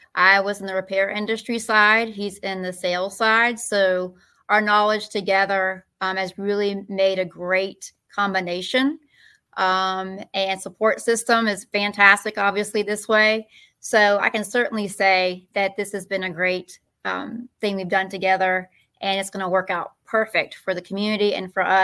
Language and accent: English; Tucker, Georgia, United States; So part of my background, I grew up in Tucker, and Tucker's known for their Tucker Days parades and all that.